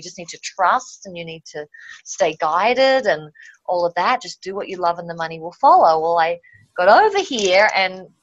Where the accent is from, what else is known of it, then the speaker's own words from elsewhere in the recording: Melbourne, Victoria, Australia; now in Fort Collins, United States; I'm sitting here in my office in Port Collins today, but I'm originally from Melbourne.